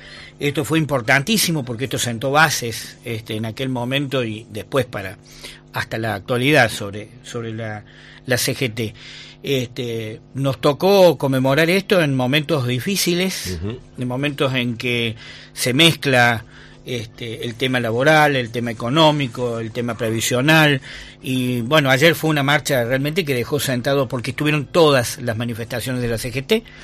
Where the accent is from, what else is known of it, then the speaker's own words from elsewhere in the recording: Río Tercero, Córdoba, Argentina; aquellos que somos de Río Tercero recordamos a un Río Tercero casi fantasma